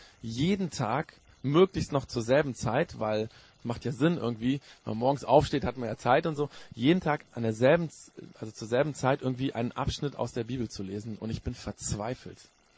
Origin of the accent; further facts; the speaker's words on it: Japan; ich bin in Japan aufgewachsen und meine Eltern waren, also mein Vater war Pastor in Japan